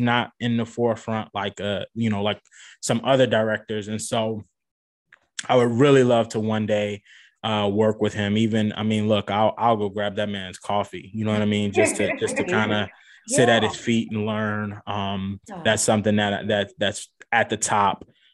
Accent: New Orleans, Louisiana, United States; So me being from New Orleans, like I grew up on

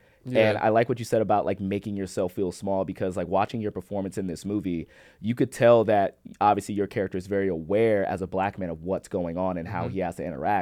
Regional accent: Compton, California, United States; I grew up in Compton, so you had a similar but different experience to me

